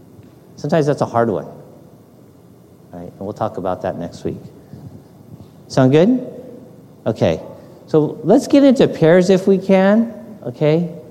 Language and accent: English; Los Angeles, California, United States; born there; Yes, I'm American. I was born here in Los Angeles, but I'm also of Japanese ancestry.